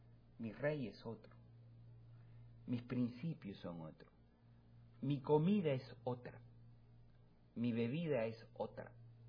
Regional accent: Peru; moved away as an adult; Por lo menos yo salí de Perú cuando tenía 30 años. O sea, tengo más tiempo prácticamente ya ahora sí fuera de mi país que viviendo dentro de mi país.

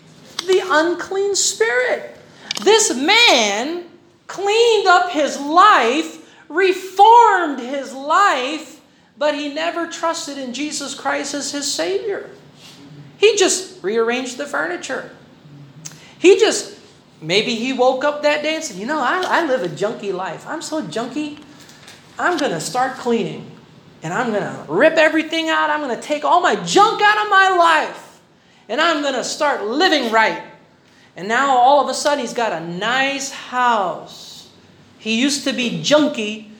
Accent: Philippines; Let me remind you, that is one of our constitutional rights as a Filipino.

